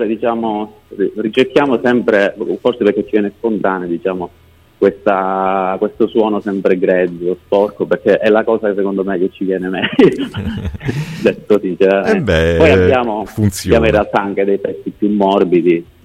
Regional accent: Leonforte, Sicily, Italy; Noi siamo, precisamente siamo di Leonforte, un paese in provincia di Enna.

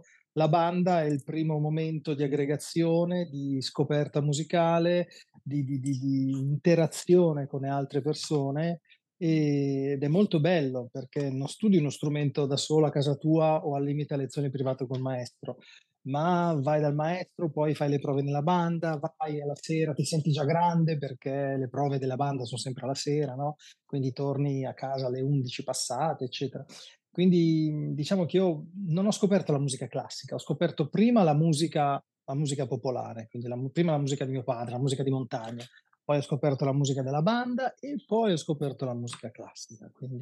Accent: Trentino-Alto Adige, Italy; io sono originario del Trentino Alto Adige

